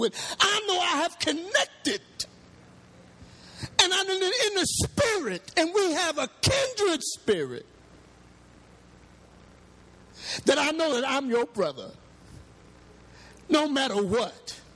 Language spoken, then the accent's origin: English; Pennsylvania, United States; I'm from Pennsylvania. I've never been to New Orleans, right?